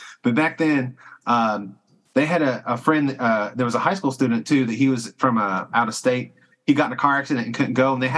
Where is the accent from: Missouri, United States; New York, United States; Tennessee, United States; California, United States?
Tennessee, United States; You know, I'm from Tennessee. You know, my parents hiked. And I was in Boy Scouts or Cub Scouts, and we camped.